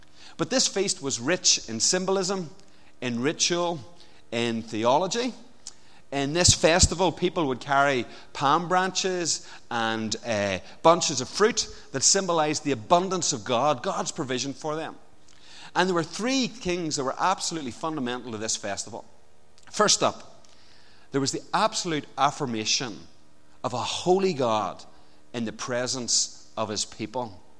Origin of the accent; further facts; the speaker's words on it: Portadown, Northern Ireland, United Kingdom; I am from Portadown.